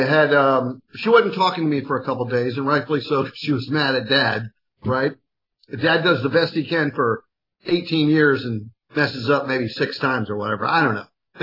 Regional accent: Miami, Florida, United States; Cause I grew up down in Miami

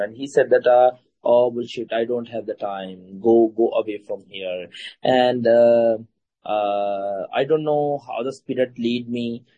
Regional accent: Pakistan; English is a second language; I'm from the Pakistan, and we're serving Lord Jesus Christ over here last 10 years. And yeah, just I'm newly here.

